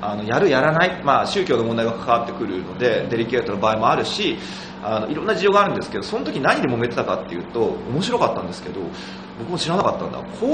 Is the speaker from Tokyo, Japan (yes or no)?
yes; Tokyo, Japan; 私は東京の人間ですが